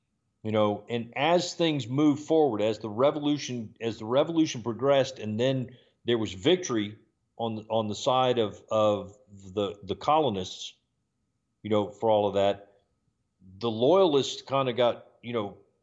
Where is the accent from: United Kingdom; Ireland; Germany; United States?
United States; South Carolina; You know, you're from Missouri, I'm from South Carolina, you know, wherever